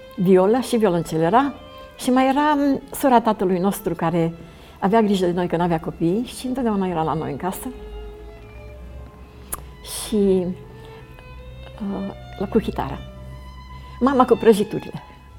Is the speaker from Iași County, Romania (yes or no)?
no; Arad, Arad County, Romania; born there; M-am născut în Arad, într-o familie adventistă.